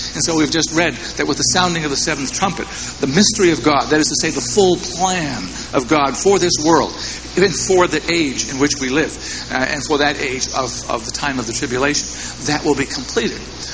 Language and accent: English; Boston, Massachusetts, United States; We don't know the outcome of the World Series, even though I'm from Boston.